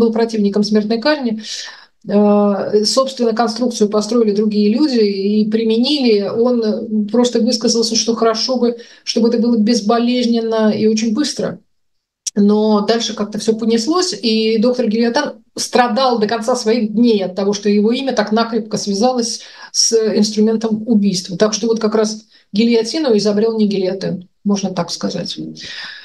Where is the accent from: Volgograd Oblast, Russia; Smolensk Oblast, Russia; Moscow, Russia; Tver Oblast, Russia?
Tver Oblast, Russia; ну, потому что я из Тверской области.